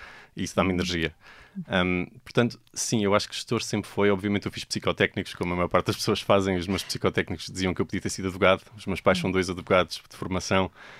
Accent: Portugal; O lado do meu pai é espanhol, o lado da minha mãe é português, mas eu cresci em Portugal, fiz a minha vida toda aqui, portanto, não há dúvida nenhuma, sou verdadeiramente muito português.

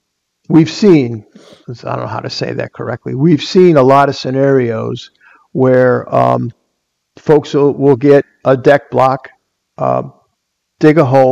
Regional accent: Chicago, Illinois, United States; I know growing up in Chicago, that was the case.

